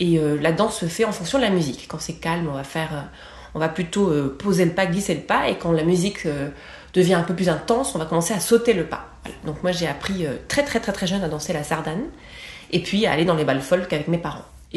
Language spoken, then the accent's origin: French; Perpignan, Occitanie, France; born there; Voilà, je suis née à Perpignan, donc pour faire une courte biographie, j'ai appris à marcher et puis j'ai appris à danser la sardane.